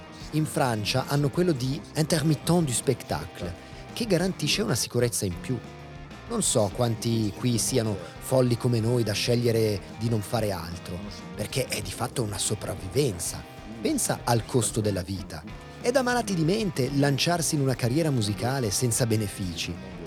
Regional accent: Fribourg, Switzerland; Noi siamo di Friburgo, abbiamo una scena molto sviluppata

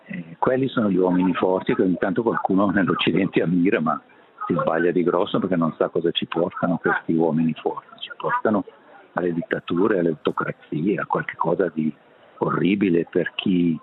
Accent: Eastern Switzerland, Switzerland; Il fatto che vengo dalla Svizzera orientale non ha una importanza.

